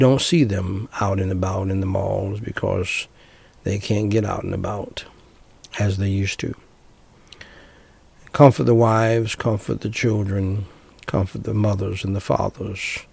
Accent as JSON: {"language": "English", "country": "United States", "tie": "born there", "said": "I thank God I was born free in America"}